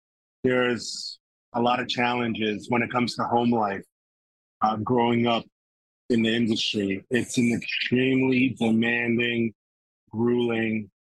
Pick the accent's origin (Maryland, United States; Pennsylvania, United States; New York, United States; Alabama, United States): New York, United States; New York City; So I grew up in New York, specifically beyond just New York being a great melting pot, in Queens, where we just have the best sort of cuisines from all over the world.